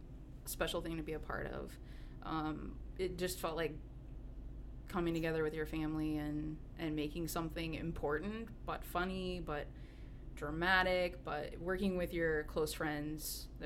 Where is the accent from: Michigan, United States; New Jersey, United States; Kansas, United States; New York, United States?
Kansas, United States; Kansas City; also born or lived in Lewisburg; I'm from Kansas. I grew up in, originally in Kansas City, and then moved to a small town, Lewisburg, Kansas.